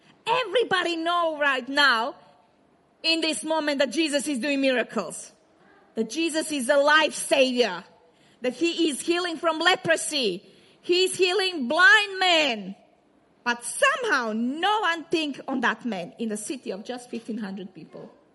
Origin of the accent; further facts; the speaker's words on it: Croatia; English is a second language; By the way, when I was growing up in Croatia, when I was 13 years old, we would expel people from coloring hair from the church.